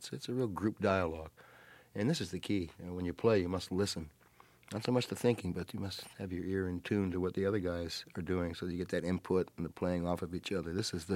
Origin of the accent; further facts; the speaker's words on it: United States; I was quite ready to come back and tackle the responsibility of being an American musician, of which I'm quite proud to be an American musician.